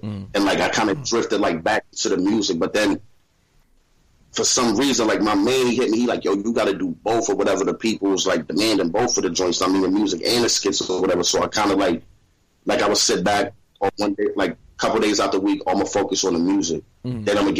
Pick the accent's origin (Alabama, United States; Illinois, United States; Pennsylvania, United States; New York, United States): New York, United States; Queens; I'm originally from Queens, New York, Rochdale Village. I mean, Southside Jamaica, Queens.